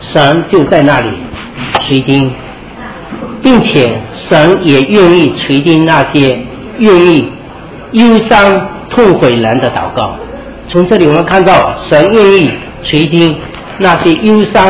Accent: China; 但是我们中国人都看到很多我们之前的那些当皇帝的

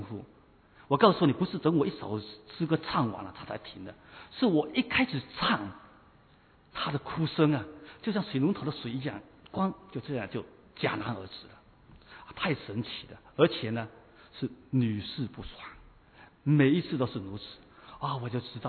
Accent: China; 我们中国人常常讲好死不如赖活的，对不对？

